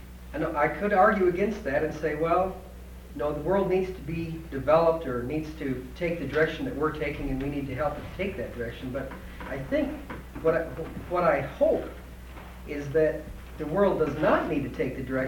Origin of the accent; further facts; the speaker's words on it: United States; the more that I, as an American and a rich person in the world, actively